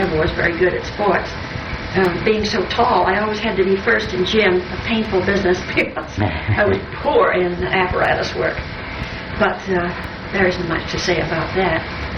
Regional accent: Haverhill, Massachusetts, United States; born there; I was born in Haverhill, Massachusetts. Haverhill spelled H-A-V-E-R-H-I-L-L on May 10, 1906.

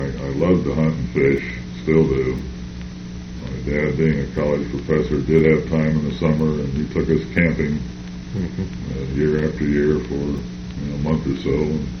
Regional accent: Oxford, Ohio, United States; Oxford was a small town, and Miami at that time was a relatively small university, perhaps 3,000 students when I attended, and somewhat less as I grew up.

